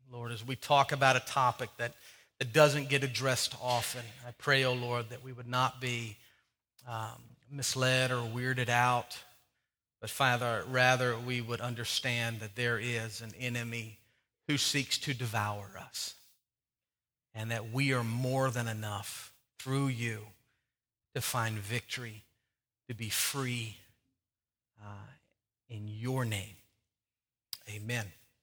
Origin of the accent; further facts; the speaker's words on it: Farmville, Virginia, United States; So it's kind of like I grew up in Farmville, Virginia, and there's a Farmville on Facebook.